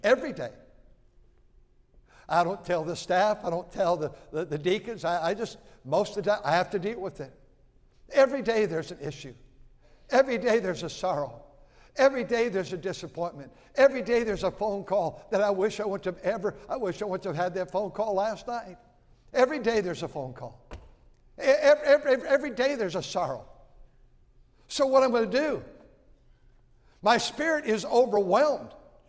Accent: California, United States; also born or lived in Milwaukee; I was born in Milwaukee, but 24 months later, we came to California. And I've been here my whole entire life.

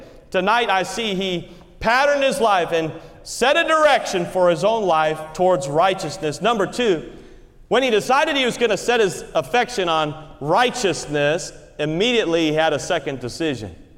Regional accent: Connecticut, United States; As a boy, I grew up in Connecticut. My parents, they had a nice home. It was a very simple home, but we lived on a circle in Connecticut.

